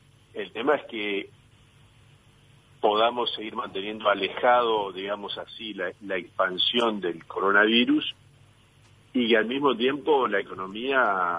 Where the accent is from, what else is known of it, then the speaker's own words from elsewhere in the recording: Uruguay; somos uruguayos que estamos preocupados por nuestro pueblo, por nuestra gente